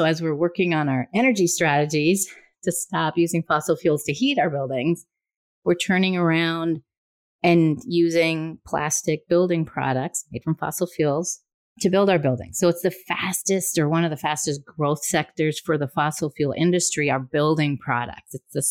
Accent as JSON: {"language": "English", "region": "Minnesota", "country": "United States", "said": "and yeah, I'm biased, I'm from Minnesota, but I know the people here."}